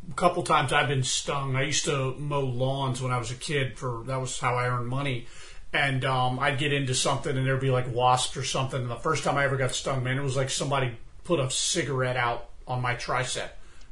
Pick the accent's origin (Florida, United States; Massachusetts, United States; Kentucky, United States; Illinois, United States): Florida, United States; Man, August, halfway through the summer, I'm from Florida.